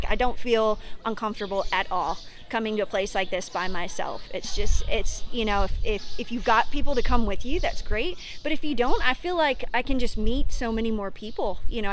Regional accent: Georgetown, Kentucky, United States; Actually, I'm from Lexington, in Georgetown, Kentucky. So central Kentucky.

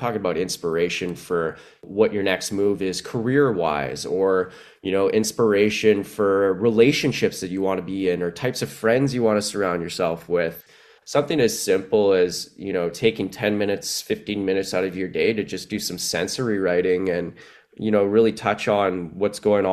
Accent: Winnipeg, Manitoba, Canada; now in Toronto, Canada; I am from Winnipeg, Manitoba, and currently living in Toronto, Ontario.

